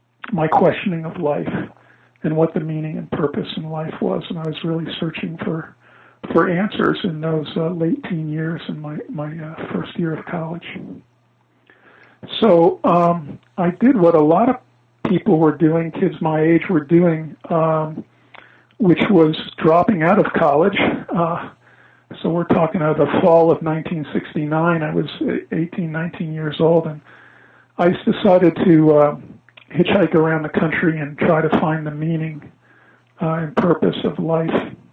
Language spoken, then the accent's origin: English; Long Island, New York, United States; I grew up in Long Island, New York, by the way.